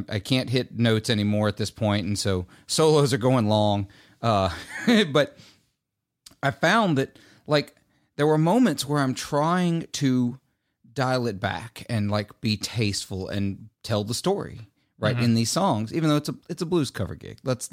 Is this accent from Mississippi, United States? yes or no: yes; Mississippi, United States; It's like I grew up playing blues gigs. I'm from the Mississippi Delta. It's to be expected.